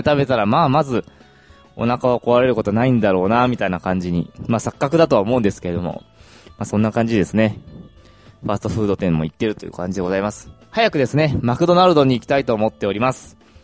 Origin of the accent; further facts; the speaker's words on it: Toyohashi, Aichi, Japan; 私、地元が愛知県の豊橋市なんですけれども